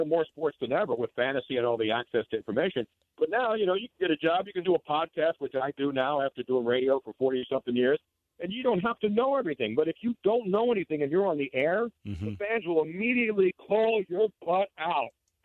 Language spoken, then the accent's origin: English; Philadelphia, Pennsylvania, United States; And I grew up in Philly. I'm a Philly guy, so I root for the Eagles.